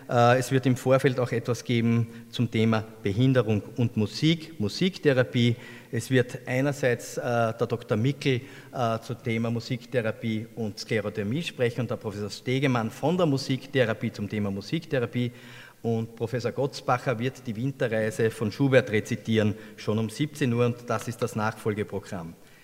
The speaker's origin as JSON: {"language": "German", "region": "Styria", "country": "Austria", "said": "Sie wissen vielleicht, ich bin ein Steirer"}